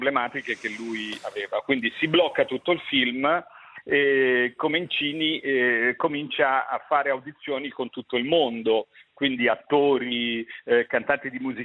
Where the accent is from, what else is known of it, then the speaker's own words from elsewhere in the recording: Montevarchi, Tuscany, Italy; Che non sono di Arezzo, ma sono di Montevarchi.